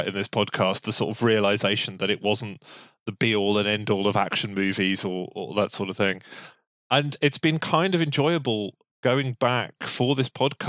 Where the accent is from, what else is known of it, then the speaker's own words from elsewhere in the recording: England, United Kingdom; as a child and growing up in England especially, where he is just absolutely part of the culture and you can't get away from it.